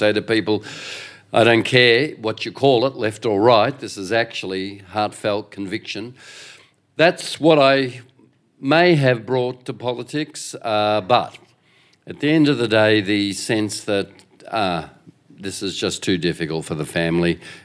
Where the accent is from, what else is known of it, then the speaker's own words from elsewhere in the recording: Australia; I'm an Australian patriot.